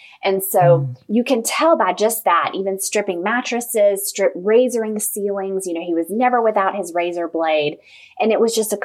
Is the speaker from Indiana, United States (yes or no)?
yes; Indiana, United States; But when I was born and raised in Indiana, they were not working.